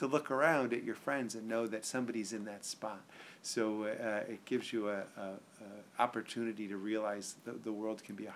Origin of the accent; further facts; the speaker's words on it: Connecticut, United States; not far from where I grew up in Connecticut.